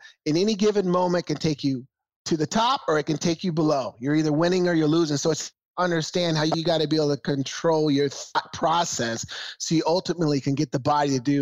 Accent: Portland, Oregon, United States; You know, as growing up in Northeast Portland, Nick, one of the things that drove me is I wanted to change my circumstances.

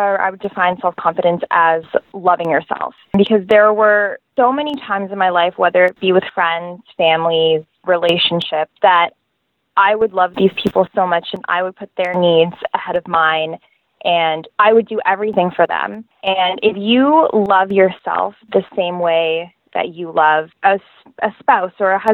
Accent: Mississauga, Ontario, Canada; So I have a really big Filipino family. But I grew up in Mississauga, Ontario, which is a city just outside of Toronto.

